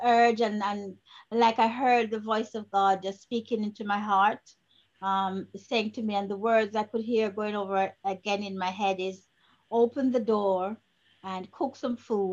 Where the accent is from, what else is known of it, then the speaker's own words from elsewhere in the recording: Jamaica; I grew up in Jamaica.